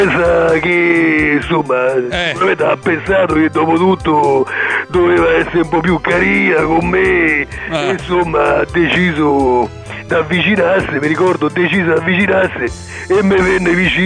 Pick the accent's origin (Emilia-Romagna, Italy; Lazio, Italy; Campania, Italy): Lazio, Italy; Rome; mi chiede di che città fossi. E io dico. Sono di Roma.